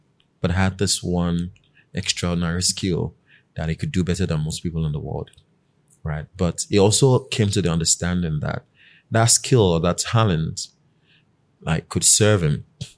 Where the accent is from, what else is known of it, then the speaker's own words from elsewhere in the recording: Ikorodu, Lagos, Nigeria; So I grew up in Ikorodu, and I was born in Lagos, in K2.